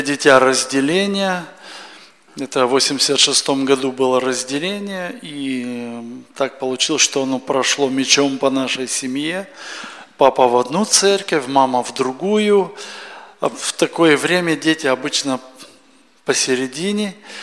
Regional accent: Chisinau, Chișinău, Moldova; мы из Кишинева.

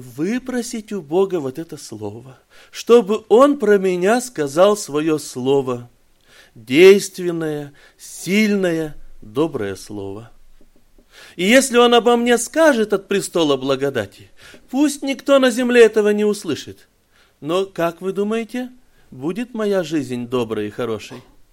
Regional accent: Kazakhstan; я из Казахстана.

